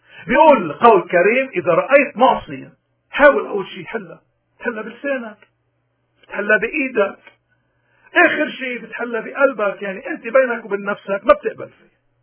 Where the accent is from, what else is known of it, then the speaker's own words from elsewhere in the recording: Lebanon; نحن كلبنانيين المطلوب منا وين ما كنا موجودين ما نقتل حاسة النقد بداخلنا